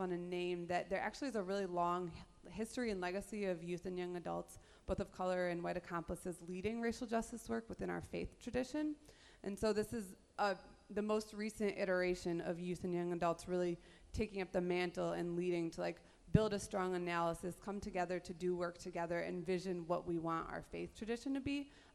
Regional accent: Milwaukee, Wisconsin, United States; now in Washington, D.C., United States; I live in Washington, D.C., but I'm from Milwaukee, Wisconsin, proudly. And I see some Milwaukee folks in the room.

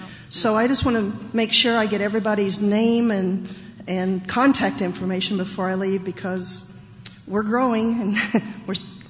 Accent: Columbus, Indiana, United States; from Columbus, Indiana, UUCCI

